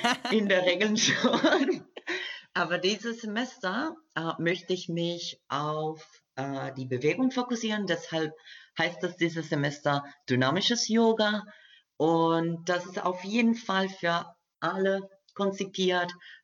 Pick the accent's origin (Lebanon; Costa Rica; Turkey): Costa Rica; German is a second language; now in Germersheim, Germany; ich komme aus Costa Rica und ich bin in Germersheim seit 2018 mit der Sprachkombination Deutsch, Portugiesisch, Französisch